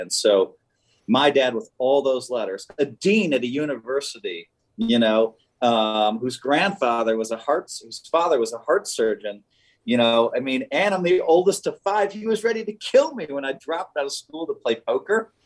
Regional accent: Madison, Wisconsin, United States; Well, I mean, I grew up in Madison, and you know, football Saturdays are a huge deal there.

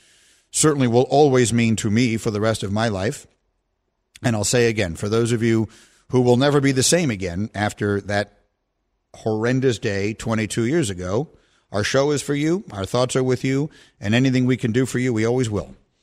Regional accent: New York, United States; I grew up in Lower Manhattan. My high school prom was in the Vista Hotel, which was in the World Trade Center.

